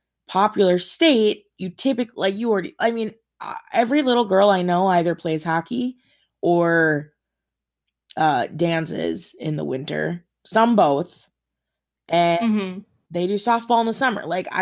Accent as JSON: {"language": "English", "region": "Minnesota", "country": "United States", "said": "Maybe it's because we come from Minnesota, but like, what good is that?"}